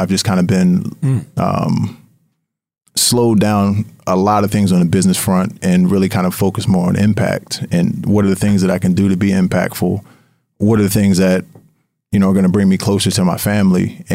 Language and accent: English; Harrisburg, Pennsylvania, United States; there was a team that was launching in my hometown in Harrisburg, PA, and they were looking for investors.